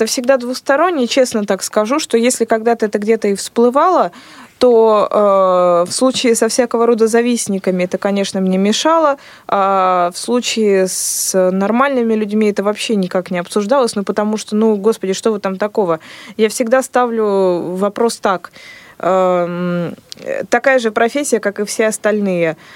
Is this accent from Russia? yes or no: no; Estonia; Я не знаю несколько языков, просто в детстве мы жили в Эстонии, до сих пор туда ездим, и моя сестра вот говорит по-эстонски, и старший брат по-эстонски говорит, а я в основном только считать и помню.